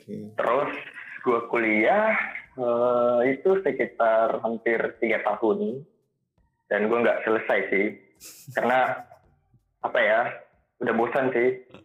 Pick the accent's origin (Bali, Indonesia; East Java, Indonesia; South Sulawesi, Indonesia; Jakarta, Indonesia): South Sulawesi, Indonesia; Makassar; Di 2014 gue ngambil teknik informatika di Makassar. Iya, asal gue dari Makassar.